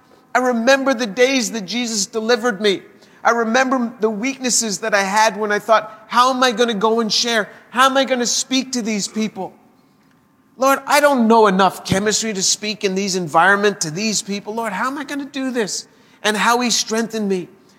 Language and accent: English; New York, United States; You know, I'm from New York, and I used to go hunting in New York State.